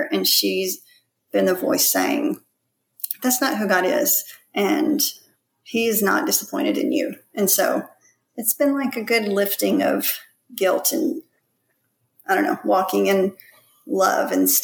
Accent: Arkansas, United States; also born or lived in Indonesia / Malaysia; now in Philippines; I'm from Arkansas, but my husband and I have lived in Southeast Asia for the last 21 years. We've lived in Indonesia, Malaysia, and now we're in the Philippines.

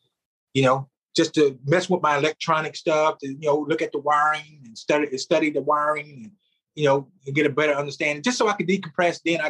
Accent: United States; she's Dominican, I'm American, so the culture's different.

